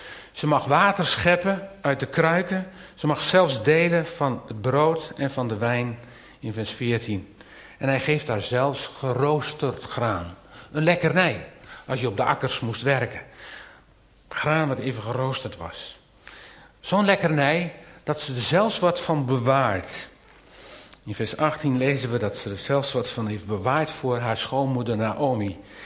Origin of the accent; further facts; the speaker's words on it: Wezep, Gelderland, Netherlands; born there; Ik hoor dat er in mijn geboorteplaats in Wezep deze week zelfs een kerk die 100 meter van het huis van mijn ouders afstaat, beklad is met leuzen